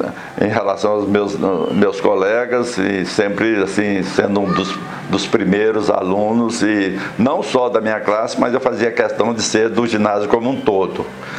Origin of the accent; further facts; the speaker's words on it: Anápolis, Goiás, Brazil; born there; also born or lived in Porangatu; Nasci em Anápolis, por lá vivi durante 3 anos.